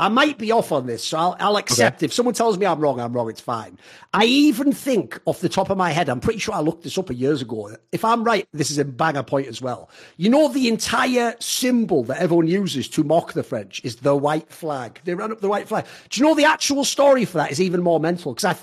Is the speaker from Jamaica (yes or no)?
no; England, United Kingdom; Spoiler, I'm English.